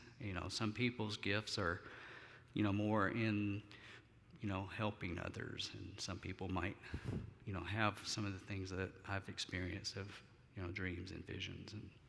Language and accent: English; Georgia, United States; also born or lived in South Alabama; growing up in South Georgia and South Alabama, that was very common